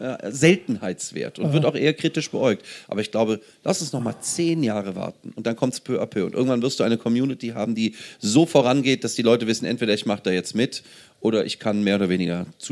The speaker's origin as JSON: {"language": "German", "town": "Aachen", "region": "North Rhine-Westphalia", "country": "Germany", "said": "Ich komme ja aus Aachen"}